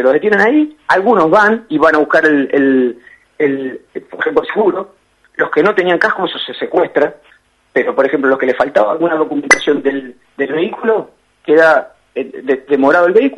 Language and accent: Spanish; Argentina; asumamos las responsabilidades que nos tocan como argentinos de vivir en un país con leyes.